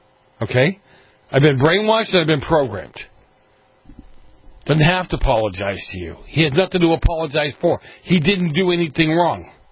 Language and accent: English; East Coast, United States; But I grew up on the East Coast.